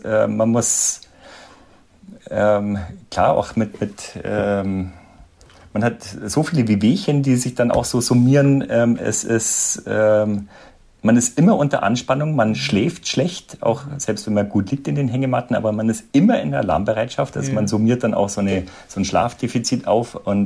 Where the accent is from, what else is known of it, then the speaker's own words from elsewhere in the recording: Bavaria, Germany; born there; also ich bin hier in Bayern geboren.